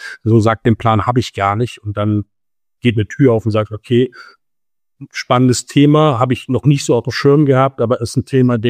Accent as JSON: {"language": "German", "town": "Kassel", "region": "Hesse", "country": "Germany", "tie": "born or raised there", "said": "ich bin hier geboren mit 2 weiteren Schwestern. Wir sind 3 Kinder, geboren in Kassel, aufgewachsen in Kassel."}